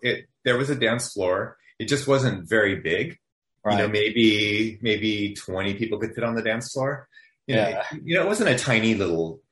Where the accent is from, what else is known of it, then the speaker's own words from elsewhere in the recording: United States; being an American in Germany. Being a gay, you know, a gay, oh yeah. And I wasn't 21 yet.